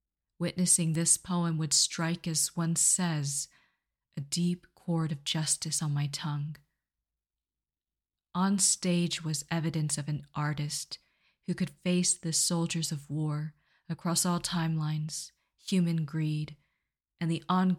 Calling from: Blacksburg, Virginia, United States; I'm speaking from Blacksburg, Virginia.

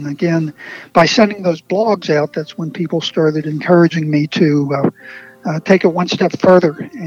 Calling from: Houston, Pennsylvania, United States; I live in southwestern Pennsylvania, near Pittsburgh, a small community called Houston, Pennsylvania.

